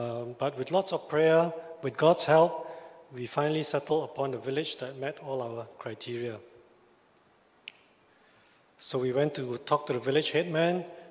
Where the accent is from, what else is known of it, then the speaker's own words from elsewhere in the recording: Singapore; We are from Singapore. You know, Singapore, we want to move to somewhere, we just either talk to a HDB or talk to an estate agent.